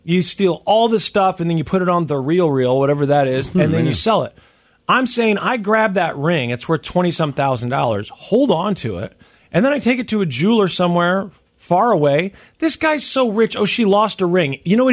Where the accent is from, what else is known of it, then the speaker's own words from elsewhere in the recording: Missouri, United States; and I'm not a KU fan because I grew up in Missouri.